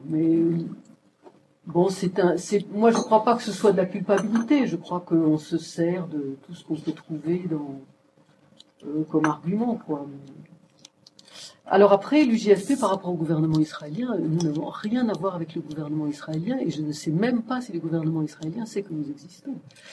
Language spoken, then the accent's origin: French; France; moi je suis française, nous sommes ici en Europe